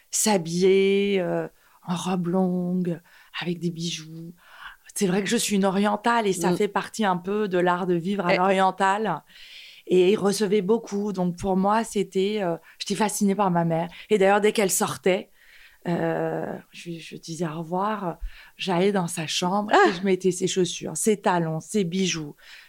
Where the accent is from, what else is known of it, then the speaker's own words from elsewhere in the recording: Paris, Île-de-France, France; Je suis d'origine perse, je suis arrivée à Paris à l'âge de 8 ans. Donc, je dirais que je suis parisienne depuis plus de 40 ans.